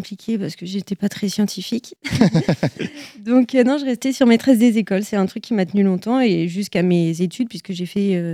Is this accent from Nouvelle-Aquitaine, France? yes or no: no; Normandy, France; moved away as an adult; now in Angers, France; j'ai 24 ans, je suis originaire de Normandie.